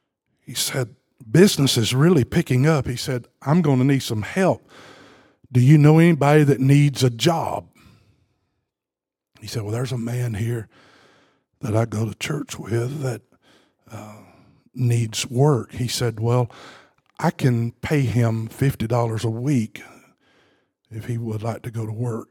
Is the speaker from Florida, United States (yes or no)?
no; Mississippi, United States; Now, I'm from Mississippi originally.